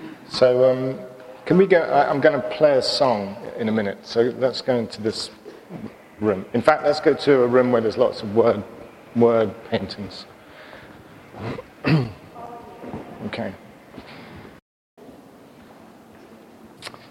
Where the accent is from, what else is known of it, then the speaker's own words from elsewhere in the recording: England, United Kingdom; now in United States; me being an Englishman in America